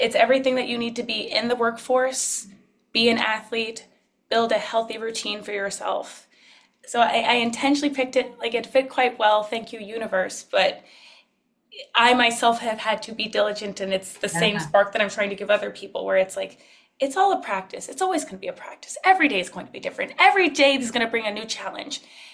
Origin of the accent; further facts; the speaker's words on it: Nigeria; I'm a Nigerian, and the stereotype around Nigerians is you're a doctor, lawyer, or an engineer, and I am none of these things.